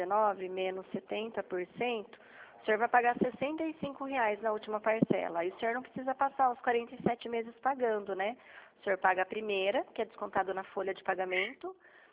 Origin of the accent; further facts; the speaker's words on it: São Paulo, Brazil; Isso, eu sou do estado de São Paulo.